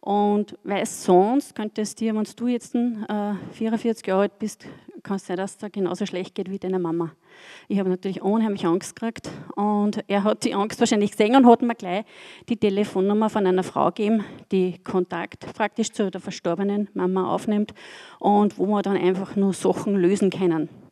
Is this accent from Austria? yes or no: yes; Feurig, Upper Austria, Austria; also born or lived in Steyr; bin 51 Jahre alt. Bin in Steyr geboren und aufgewachsen in Feurig bei Bad Hall.